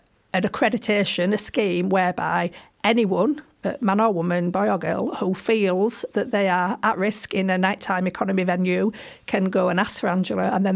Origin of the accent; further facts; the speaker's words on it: Leeds, Yorkshire and the Humber, United Kingdom; I mean, I am from Leeds.